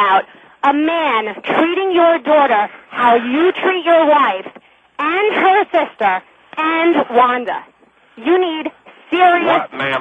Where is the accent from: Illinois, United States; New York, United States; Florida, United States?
New York, United States; Well, you know, I'm from New York, and I was in New York on 9/11.